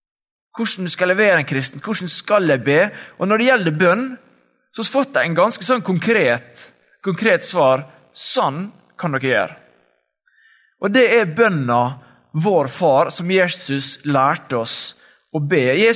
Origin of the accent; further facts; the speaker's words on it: Godøya, Møre og Romsdal, Norway; now in Oslo, Norway; Jeg kommer fra Godøya. … Jeg har gått på Vestborg, og nå studerer jeg på Fjellag i Oslo, teologi.